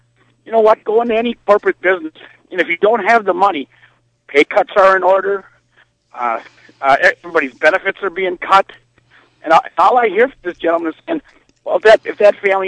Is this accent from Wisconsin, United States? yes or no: yes; Madison, Wisconsin, United States; all I've heard in my whole life growing up in Madison